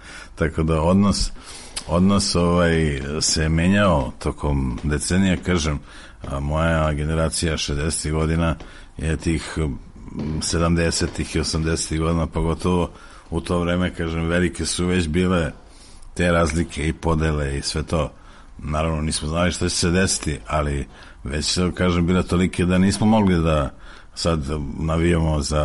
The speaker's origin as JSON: {"language": "Serbian", "town": "Novi Sad", "region": "Vojvodina", "country": "Serbia", "tie": "born or raised there", "said": "Jer sam odrastao u Novom Sadu"}